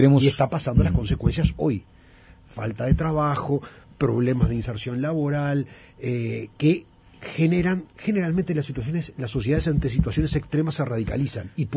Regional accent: Uruguay; lo que a mí como uruguayo me interesa, que es colocar la producción de mi pueblo

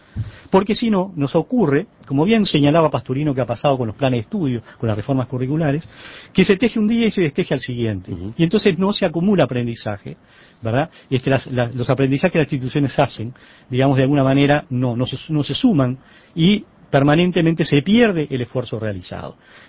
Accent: Uruguay; pensar un poco como uruguayos

